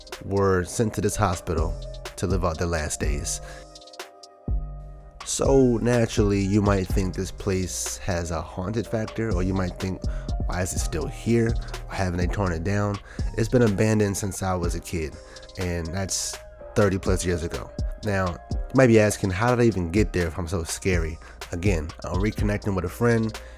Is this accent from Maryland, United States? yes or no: yes; Maryland, United States; there's an abandoned building where we grew up in Maryland